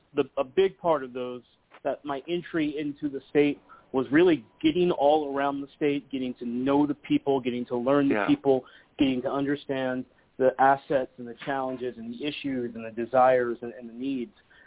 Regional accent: Arlington, Texas, United States; also born or lived in San Francisco Bay Area; I'm a Texan. I'm an Arlington, Texas native.

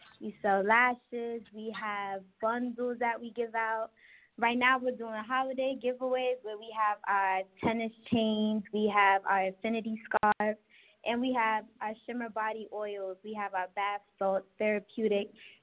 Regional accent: Brooklyn, New York, United States; I'm 17 years old. I'm from Brooklyn, New York.

